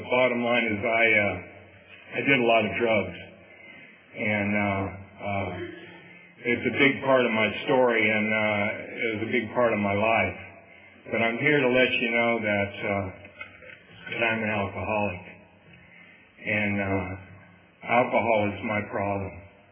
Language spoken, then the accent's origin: English; Madera, California, United States; I grew up in Madera. I'm a fourth generation Maderan. I came from a good family